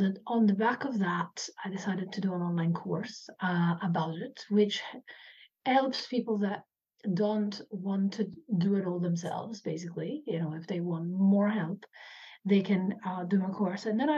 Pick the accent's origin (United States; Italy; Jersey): Italy; also born or lived in United Kingdom / Ireland; now in New Zealand; I'm originally from Italy. Lived in the UK as well and Ireland. So I've been country hopping, if you like.